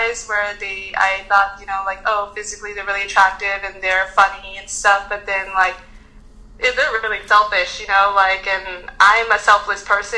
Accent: Irvine, California, United States; I'm from Orange County. I'm from Irvine.

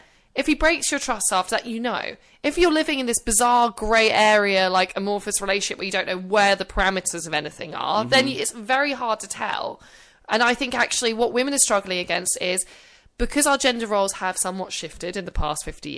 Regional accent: United Kingdom; I've got two Y's because I'm British.

